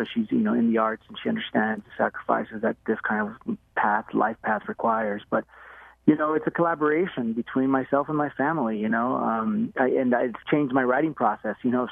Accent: California, United States; I was born and raised in the San Joaquin Valley in California, which is a big agricultural, you know, space there, region there.

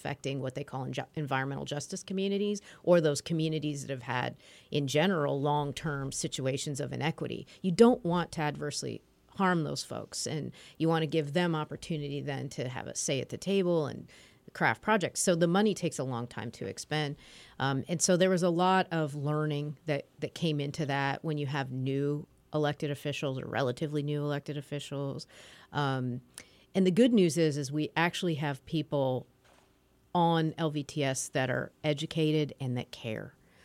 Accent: Springfield, Illinois, United States; I grew up in Springfield, Illinois, land of Lincoln.

